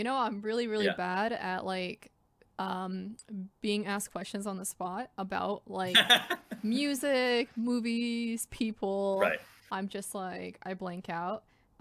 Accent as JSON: {"language": "English", "region": "New York", "country": "United States", "said": "Marshall Chess Club as well, since I'm from New York, would be amazing."}